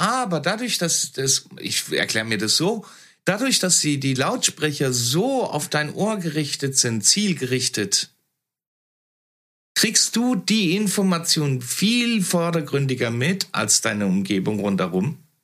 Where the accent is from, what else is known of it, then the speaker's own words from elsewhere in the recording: Italy; wo ich aufgewachsen bin in Italien.